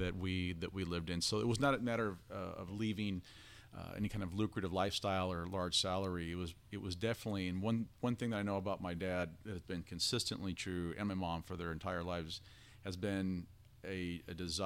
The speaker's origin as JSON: {"language": "English", "town": "Bloomington", "region": "Indiana", "country": "United States", "tie": "born or raised there", "also_born_or_lived": "Spokane", "said": "So I was born out in Spokane, Washington. Mm-hmm. My parents were living out there and actually had just moved there from the Midwest. And that led to... I actually have no memories from there. We moved to Bloomington, Indiana shortly after that."}